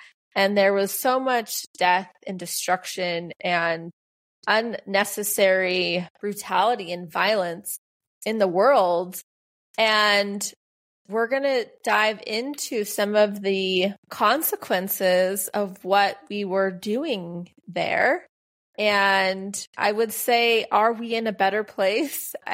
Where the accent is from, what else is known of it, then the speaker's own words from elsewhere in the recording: United States; Now, Kate is Australian. I'm from the United States.